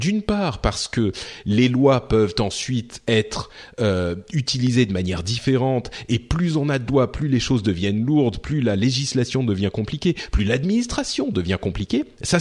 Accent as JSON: {"language": "French", "country": "France", "said": "est-ce que notre réaction en tant que Français"}